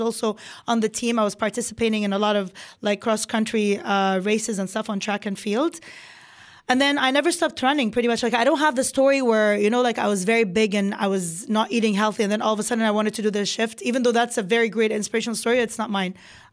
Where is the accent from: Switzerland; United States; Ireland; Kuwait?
Kuwait; You know, I grew up in Kuwait and I was in an international school